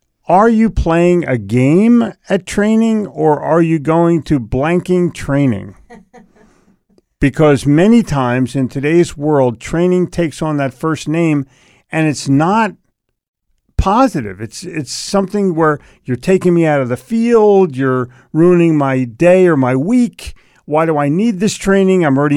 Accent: New Jersey, United States; Yeah, I'm from New Jersey.

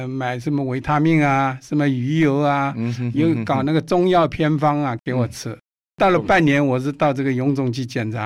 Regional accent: China; moved away as an adult; now in Taiwan; 我由大陆从军到台湾来的。

